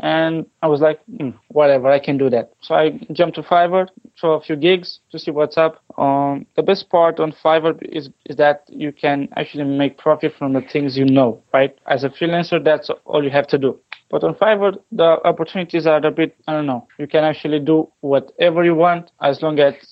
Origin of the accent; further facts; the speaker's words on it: Severin, Mehedinți County, Romania; English is a second language; now in North America; I'm from Romania, but my city is pronounced Severin. It's a southwest city, and it's actually a pretty big community right here. We actually live near the sea